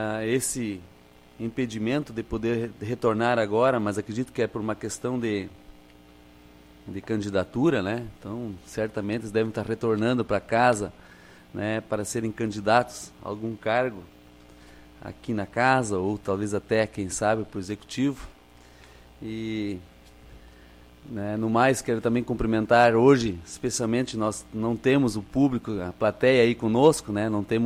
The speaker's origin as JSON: {"language": "Portuguese", "town": "Rincão do Espraiado", "region": "Rio Grande do Sul", "country": "Brazil", "tie": "born or raised there", "said": "especialmente a minha região do Rincão do Espaiado, foi onde eu nasci e me criei"}